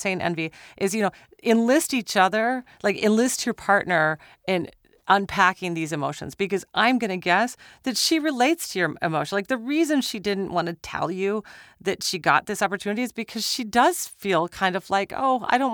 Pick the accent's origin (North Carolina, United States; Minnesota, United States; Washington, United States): Minnesota, United States; we decided we wanted to apply to this artist residency in Minnesota. I'm from Minnesota.